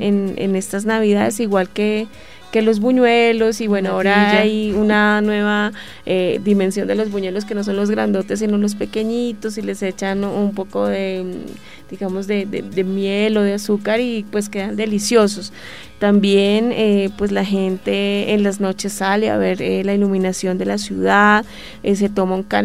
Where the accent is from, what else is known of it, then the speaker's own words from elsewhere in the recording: Santander, Colombia; en el caso de, digamos, de mi tierra, Santander, pues viene con diferentes tipos de carne